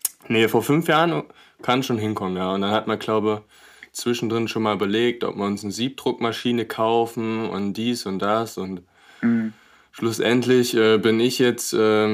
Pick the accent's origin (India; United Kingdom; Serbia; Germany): Germany; Thuringia; now in Saarbrücken, Germany; Ich komme ursprünglich auch aus Thüringen. … Mittlerweile wohne ich aber in Saarbrücken